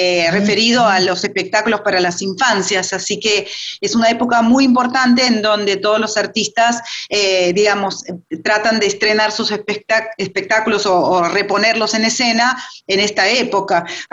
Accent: Bulgaria; Spanish is a second language; now in Argentina; sí, yo soy búlgara y vine acá hace 30 años, así que hace bastante tiempo estoy acá

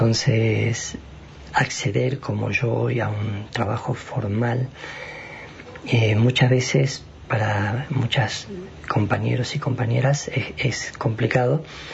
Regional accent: Plottier, Neuquén, Argentina; No soy de acá de Aluminé, soy de la ciudad de Protier.

